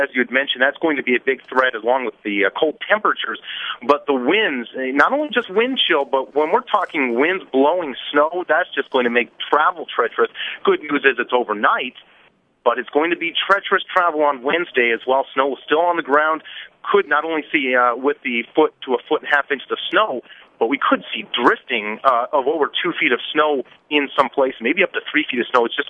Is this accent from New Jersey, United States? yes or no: no; South Bend, Indiana, United States; also born or lived in Texas, United States; now in Michigan, United States; You know, I'm originally from Indiana, from South Bend, Indiana, where the snow is even more than what we see here in mid-Michigan. I spent 3 years in Texas